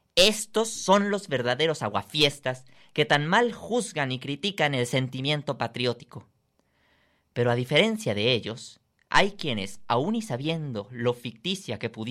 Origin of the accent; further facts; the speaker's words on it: Guadalajara, Jalisco, Mexico; porque somos mexicanos además de tapatíos